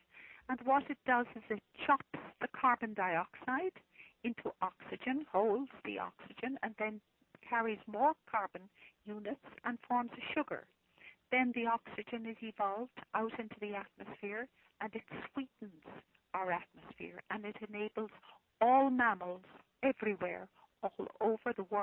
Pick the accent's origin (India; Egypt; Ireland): Ireland; first language Irish; English is a second language; And, of course, I'm from Ireland, and my first language is an Gaelic. So an Gaeling Galuafachtagam, I am saying to you that I have a fluency in Gaelic.